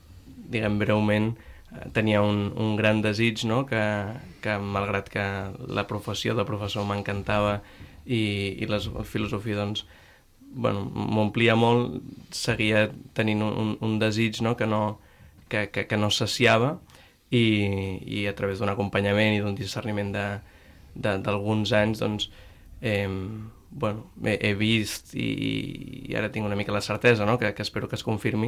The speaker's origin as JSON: {"language": "Catalan", "town": "Sant Cugat del Vallès", "region": "Catalonia", "country": "Spain", "said": "Jo sóc de Sant Cugat del Vallès"}